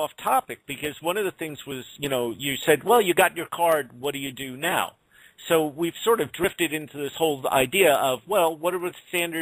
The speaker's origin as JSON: {"language": "English", "region": "New York", "country": "United States", "said": "I'm just a New Yorker."}